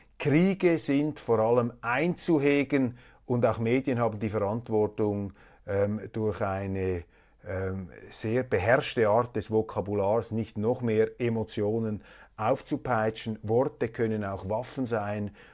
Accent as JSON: {"language": "German", "country": "Switzerland", "said": "Aber ich glaube, wir müssen wegkommen von dieser Rechthaberei, gerade als Schweizer."}